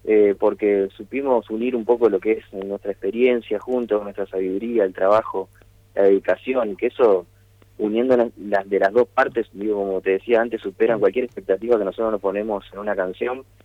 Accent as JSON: {"language": "Spanish", "region": "Santa Fe", "country": "Argentina", "said": "somos muchísimos músicos santafesinos"}